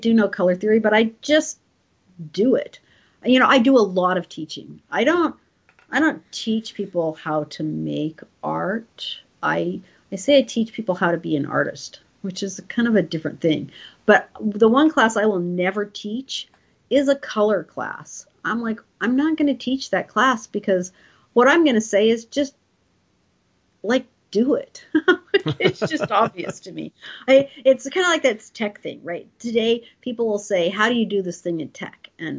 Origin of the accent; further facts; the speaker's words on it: New Mexico, United States; And I grew up in New Mexico, you know, and there was not a lot of other art.